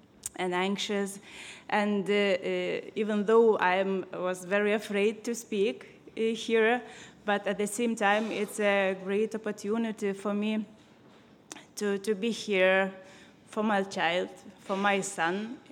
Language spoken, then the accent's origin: English; Lithuania; English is a second language; from Lithuania